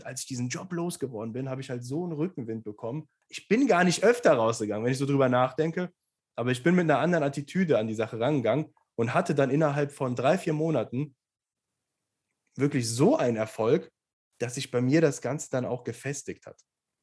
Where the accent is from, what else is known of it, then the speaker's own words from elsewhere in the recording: Leverkusen, North Rhine-Westphalia, Germany; now in Düsseldorf, Germany; ich komme ja aus Leverkusen, da geht jetzt nicht so viel. 150.000 Einwohner ist okay, aber Köln, Düsseldorf, das sind die Städte hier in NRW. Und ich bin damals mit 25 nach Düsseldorf gezogen